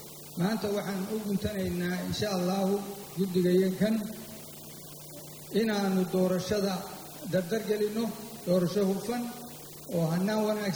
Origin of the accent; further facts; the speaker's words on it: Bosaso, Bari, Somalia; born there; waxaan ku dhashay magaalada Boosaaso waxaan wax ku bartay dalka gudihiisa